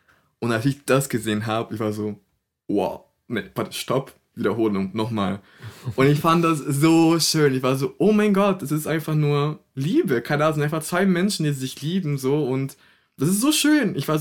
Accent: Brazil; German is a second language; moved away; Weil in der Gesellschaft, wo ich aufgewachsen bin, in Brasilien, da waren die noch sehr, sehr, sehr konservativ und sehr katholisch geprägt auch.

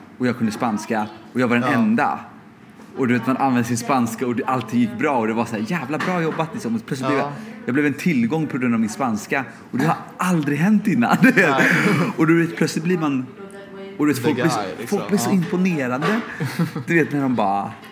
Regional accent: Sweden; born there; Att hon snackade spanska till mig. Och jag är tacksam att jag är född i Sverige.

